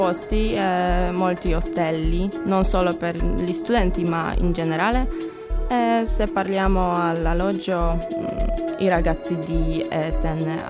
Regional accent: Bytom, Silesian Voivodeship, Poland; Italian is a second language; now in Cagliari, Italy; Sono polacca, abito a Betom, che si trova accanto a Katowice.

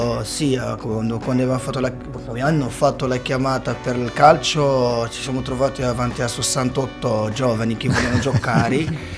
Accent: Marrakesh, Marrakesh-Safi, Morocco; Italian is a second language; now in Italy; Io sono marocchino, vengo da Marrakech.

